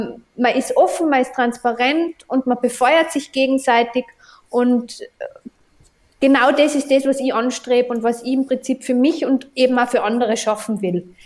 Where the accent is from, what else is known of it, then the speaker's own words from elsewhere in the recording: Innsbruck, Tyrol, Austria; ein neuer Coworking-Space, Kreativ-Hub in meiner Heimatstadt Innsbruck, den ich gerade aufbaue.